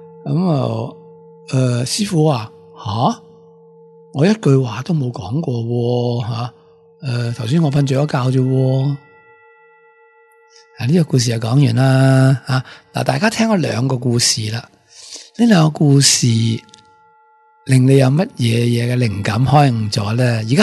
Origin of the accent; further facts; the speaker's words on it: Hong Kong; 咁尤其是我哋香港人啦吓，即系唔静得噶